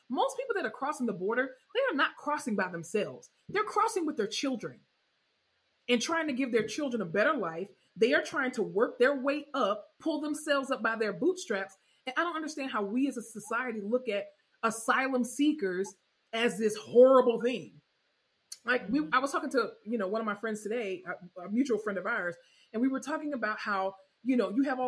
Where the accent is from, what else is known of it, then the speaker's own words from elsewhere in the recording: Florida, United States; I think because I am from South Florida, and in South Florida, there is always a group of what I call asylum seekers